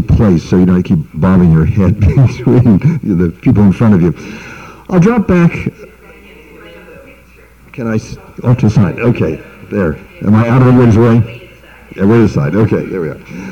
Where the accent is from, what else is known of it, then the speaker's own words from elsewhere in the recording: Iran; also born or lived in India; now in United States; I grew up in Iran. My parents were Presbyterian missionaries